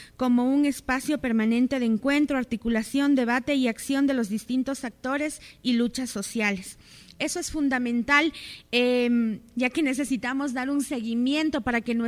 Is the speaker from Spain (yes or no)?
no; Ecuador; Y eso nos involucra a todos y a todas como ciudadanos ecuatorianos y del mundo.